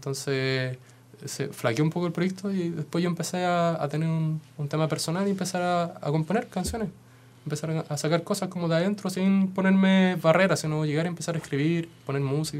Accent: Puerto Montt, Los Lagos, Chile; also born or lived in Santiago; yo soy de Puerto Montt, yo soy nacido en Puerto Montt, y después nos vinimos a vivir acá a Santiago buscando la plata.

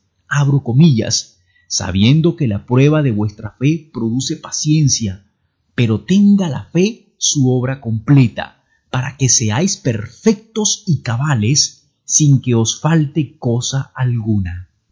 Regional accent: Venezuela; now in Colombia; desde que llegué a esta tierra hermosa de Colombia como inmigrante venezolano

